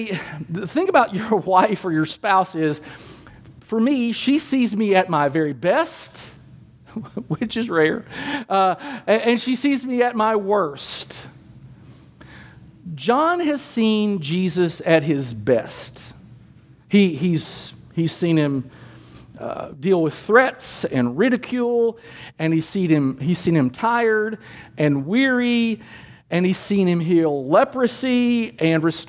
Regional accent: Kentucky, United States; You know, I'm a guy from Kentucky.

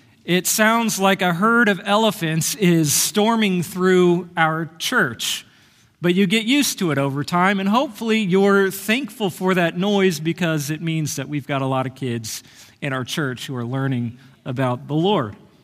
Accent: United States; I grew up near Kansas City. I've been to a lot of Chiefs games since moving to Oklahoma 8 years ago.

